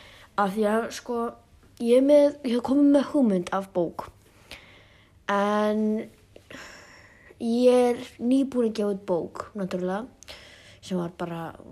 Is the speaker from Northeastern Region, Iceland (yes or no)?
yes; Akureyri, Northeastern Region, Iceland; ég ólst upp á Akureyri, fættur þar á uppalinn. Og ég bjó á Tungugötu 36